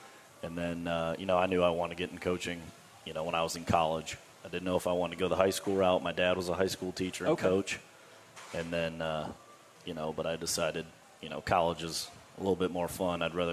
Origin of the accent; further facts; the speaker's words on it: Michigan, United States; So I'm originally from Michigan.